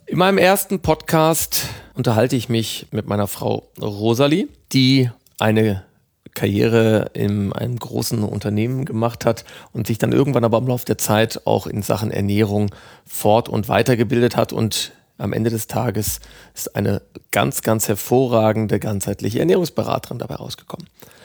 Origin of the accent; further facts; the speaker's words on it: North Rhine-Westphalia, Germany; Meine Heimat ist das Ruhrgebiet